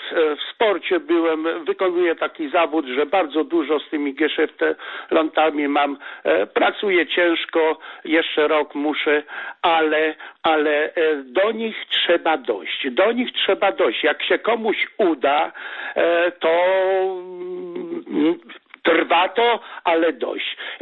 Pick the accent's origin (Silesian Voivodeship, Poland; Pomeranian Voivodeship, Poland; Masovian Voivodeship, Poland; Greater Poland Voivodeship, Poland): Pomeranian Voivodeship, Poland; Kościerzyna; bo jestem z Kaszub, z Kościerzyny.